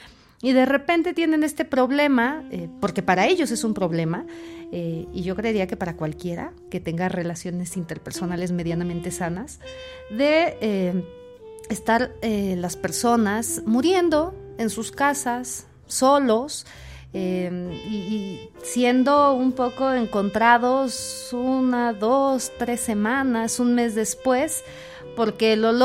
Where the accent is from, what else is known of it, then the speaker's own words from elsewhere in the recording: Mexico; más cercanos a lo que como mexicanos creeríamos que es una utopía